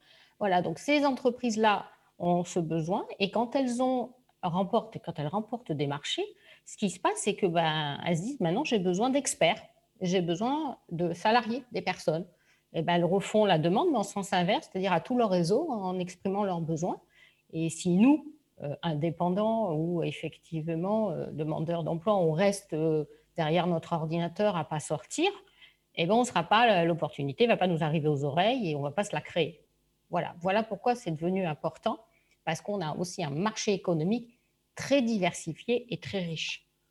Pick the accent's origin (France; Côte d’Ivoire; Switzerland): France; Bordeaux, Nouvelle-Aquitaine; nous on est bordelais depuis longtemps, on a bien vu les évolutions.